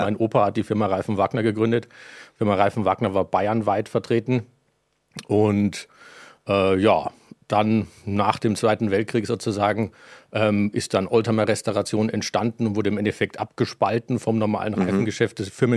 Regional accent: Landshut, Bavaria, Germany; Komme aus Landshut.

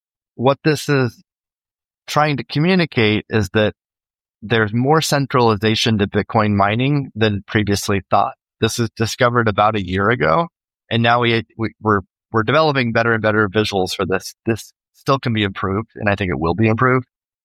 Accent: United States; And I guess we're American, yay.

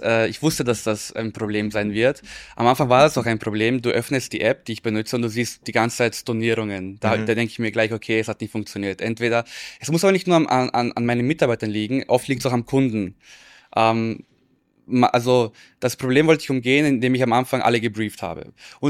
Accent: Vienna, Austria; Ich bin Wiener, ich bin hier geboren, hier groß gewachsen. Ich liebe Wien

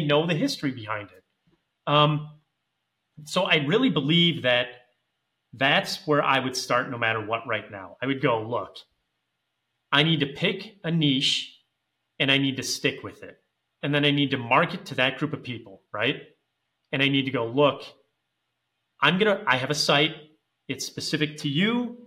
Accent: Wisconsin, United States; I'm from Wisconsin. So those of you who are unaware of Wisconsin, big beer state.

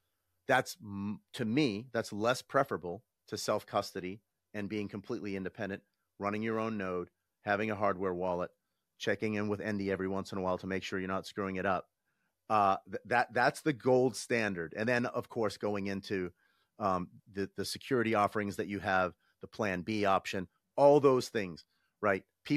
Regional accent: United States; like, I'm an American, I'm speaking to an American.

